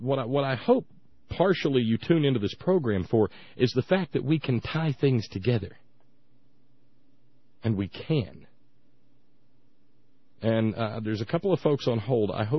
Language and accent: English; the South, United States; growing up in the South and dealing with the inherent racism that's down there